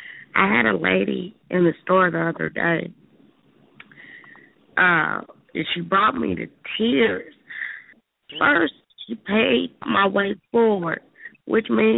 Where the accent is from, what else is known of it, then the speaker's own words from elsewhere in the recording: Kansas City, United States; I'm from Kansas City.